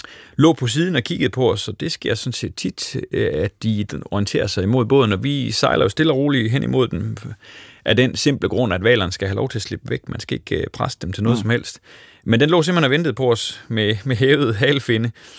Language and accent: Danish; Aarhus, Central Denmark Region, Denmark; Nu kommer jeg fra Aarhus